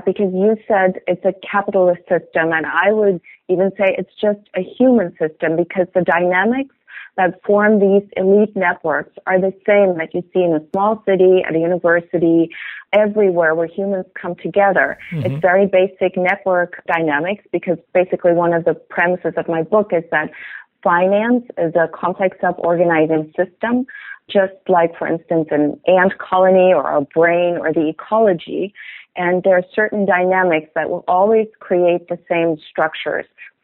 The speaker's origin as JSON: {"language": "English", "country": "Germany", "second_language": "English", "said": "in my home country, which is Germany."}